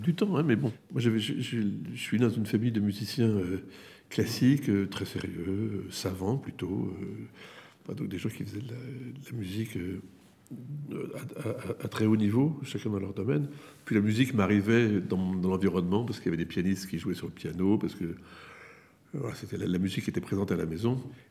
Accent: Paris, Île-de-France, France; born there; je suis né à Paris

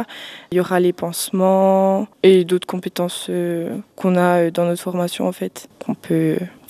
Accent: Jura, Switzerland

